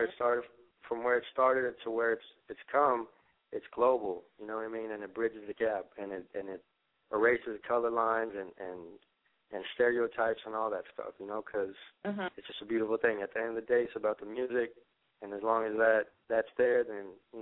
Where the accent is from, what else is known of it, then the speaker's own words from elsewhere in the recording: Los Angeles, California, United States; Well, I was born in L.A. I'm still in L.A. My family's from Armenia